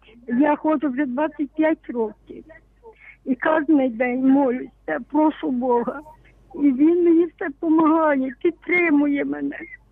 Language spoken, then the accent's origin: Ukrainian; Berdychiv, Zhytomyr Oblast, Ukraine; Я з Бердичева, з непорочного зачаття цього, Матір Божої.